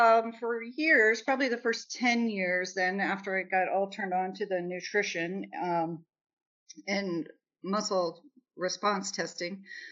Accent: Nebraska, United States; So he's from Pennsylvania and I'm from Nebraska and we meet taking these prereqs.

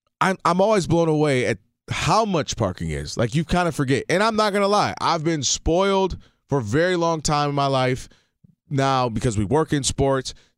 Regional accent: Detroit, Michigan, United States; now in Los Angeles, United States; Like when I first moved here, right? I'm coming from Detroit and I want to watch the Lions.

